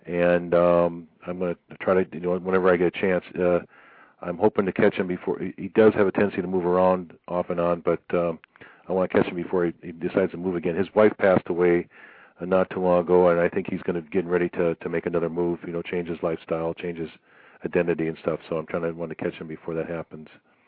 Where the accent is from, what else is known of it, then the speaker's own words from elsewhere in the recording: Midwest, United States; When I was growing up in the Midwest, my dad would often barbecue out in the grill